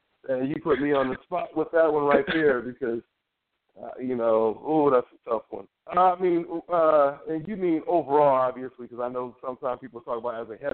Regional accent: Long Beach, California, United States; I'm from Long Beach, California, man.

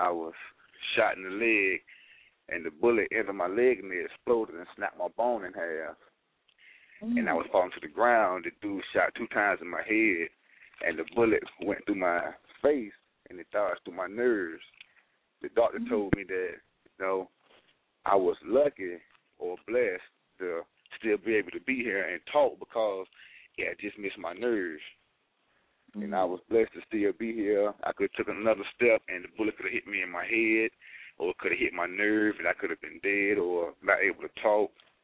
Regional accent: Durham, North Carolina, United States; born there; I was born in Durham. I grew up in the church, you know, with a couple of Christian schools, with the Mount Zion Christian Academy

